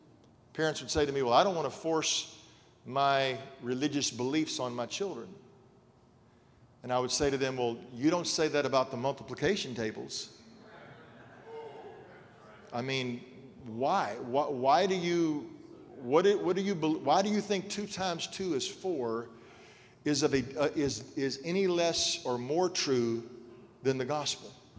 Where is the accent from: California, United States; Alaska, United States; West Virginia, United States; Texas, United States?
Texas, United States; where I'm from, and growing up in Texas